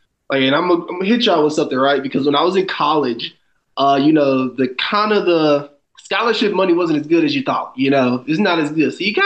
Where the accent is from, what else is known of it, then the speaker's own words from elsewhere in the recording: Indianapolis, Indiana, United States; also born or lived in Canada; Well, technically I was born in Canada, but okay. Most of my life was spent here in Indianapolis, Indiana.